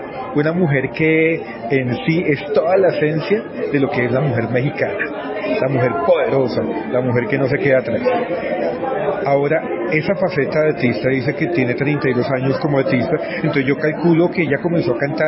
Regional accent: Colombia; para mí como colombiano es un orgullo poderlo entrevistar

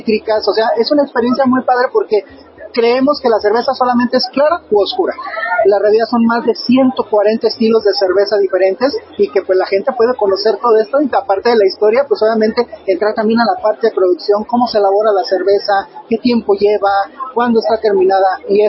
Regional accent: Irapuato, Guanajuato, Mexico; yo vengo de la ciudad de Irapuato, capital mundial de las fresas.

